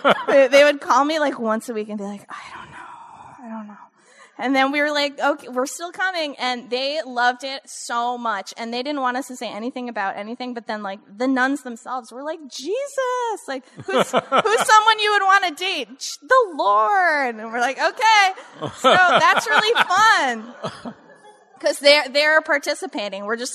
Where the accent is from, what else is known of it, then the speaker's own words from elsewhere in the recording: New Jersey, United States; I'm from New Jersey, and New Jersey gets made fun of a lot, you guys.